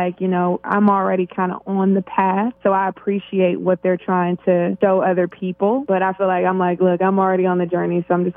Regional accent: Washington, District of Columbia, United States; moved away as an adult; now in Los Angeles, United States; Okay, so I'm originally from Washington, D.C., which is a city of government and politics.

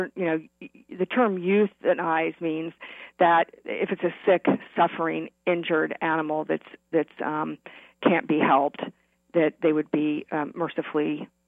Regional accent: Kansas, United States; I was raised in the Midwest, and we were involved with animals, wildlife, and domestic dogs and cats. And in fact, my family started the first Humane Society in Central Kansas when I was a teenager.

